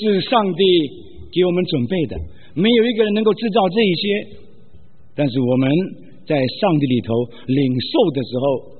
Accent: China; 有福这个字啊，是我们中国人很喜欢的

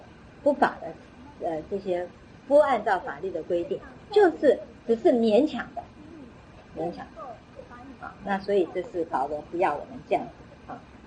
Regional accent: China; 我们中国人啊很会走这种叫做什么后门啊

